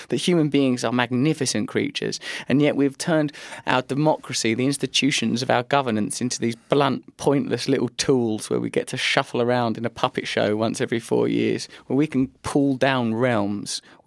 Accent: England, United Kingdom; born there; I am English. I am born in England.

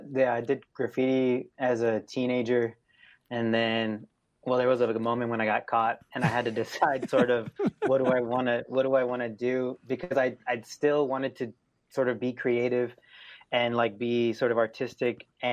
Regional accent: California, United States; now in Minnesota, United States; especially when I moved out to Minnesota away from California where I grew up, I was sort of homesick in a way

